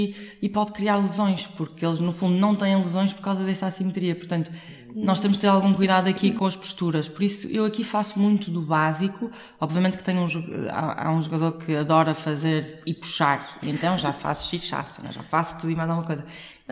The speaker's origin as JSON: {"language": "Portuguese", "town": "Porto", "region": "Norte", "country": "Portugal", "said": "Eu sou do Porto, eu tenho isto, sabes?"}